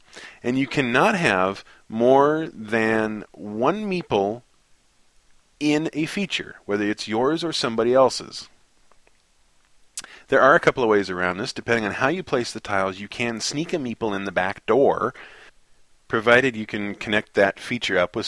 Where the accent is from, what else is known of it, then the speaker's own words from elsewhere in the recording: United States; And if you're French, just forgive my pronunciation, because I'm American, and I don't care.